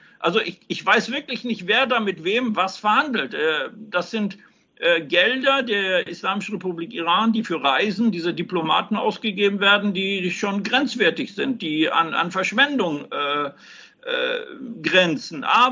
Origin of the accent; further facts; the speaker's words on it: Germany; Ich habe die Hoffnung für meine Heimat Deutschland